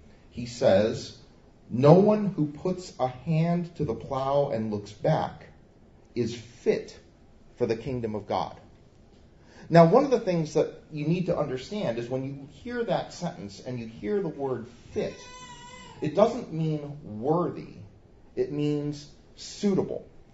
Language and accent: English; Midwest, United States; It's one of my great memories growing up in the Midwest is driving through driving through farmland with the rows of corn